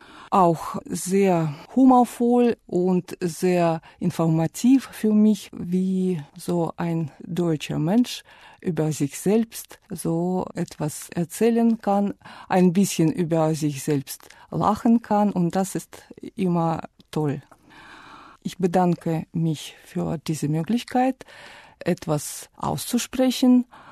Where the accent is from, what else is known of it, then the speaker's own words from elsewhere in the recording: Saint Petersburg, Russia; German is a second language; Ich komme aus St. Petersburg, aus Russland. Und ich studiere Deutsch schon fast 20 Jahre.